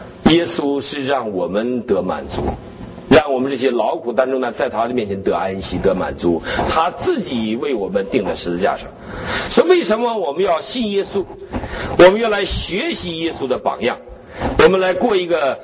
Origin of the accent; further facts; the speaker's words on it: Northeast China, China; 我东北人